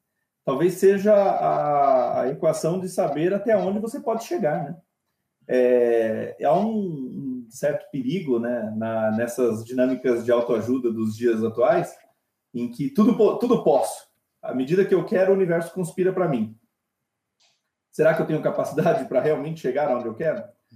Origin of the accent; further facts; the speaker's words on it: Rio de Janeiro, Brazil; eu sou carioca